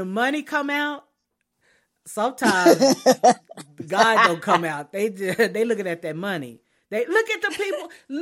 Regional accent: Austin, Texas, United States; And then I forgot I am from Austin, and I guess I do have that weird thing, that weird little vibe going.

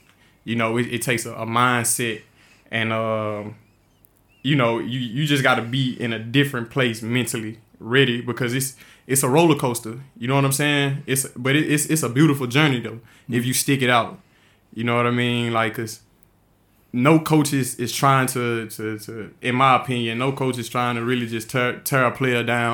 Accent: Memphis, Tennessee, United States; now in Florida, United States; So Florida is like, it's like, I'm from Memphis, but Florida is home for

